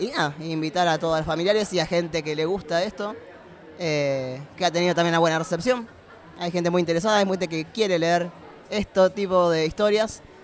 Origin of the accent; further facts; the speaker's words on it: Rosario, Santa Fe, Argentina; yo soy de acá de Rosario